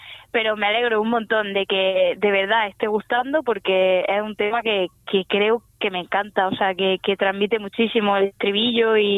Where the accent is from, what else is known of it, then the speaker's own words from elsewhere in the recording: Andalusia, Spain; porque al final soy de Andalucía y eso se me nota.